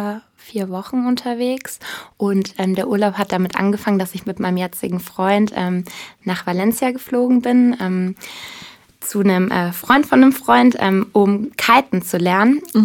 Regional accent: Bavaria, Germany; also born or lived in Munich; ich komme ursprünglich aus Bayern und habe jetzt in München gewohnt

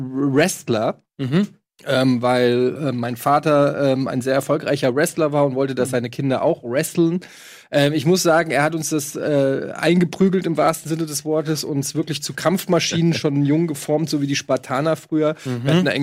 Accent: Russia; Ich bin Russe.

